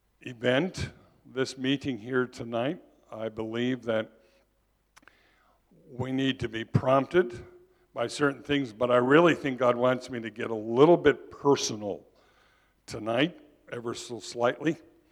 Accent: United States; You know, I'm an American, as you can hear.

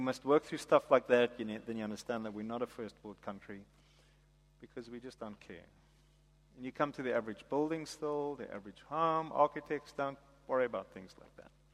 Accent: South Africa; And he could also go to our own writers, our own newspaper, our own media, who offer critique on being South African.

